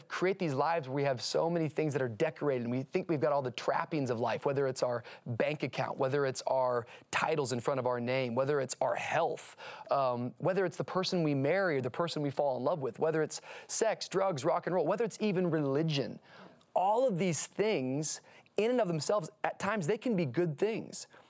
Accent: Tacoma, Washington, United States; moved away; also born or lived in Miami, Florida; And in 1998, we moved from Tacoma, Washington to Miami, Florida, where my dad took over a little inner city Assemblies of God church.

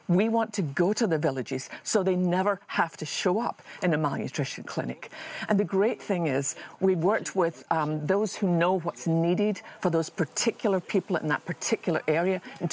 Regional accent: Scotland, United Kingdom; I was brought up in Scotland to be aware of things like that.

